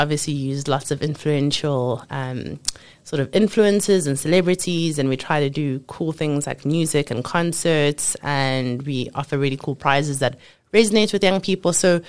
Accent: South Africa; the same way that we like to make jokes and memes and all the other kind of things that make us really cool as South Africans

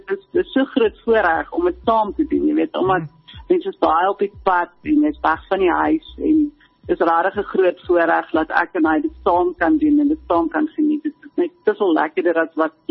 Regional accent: Pretoria, Gauteng, South Africa; ek het groot geword in Pretoria, so my bloed is blauw.

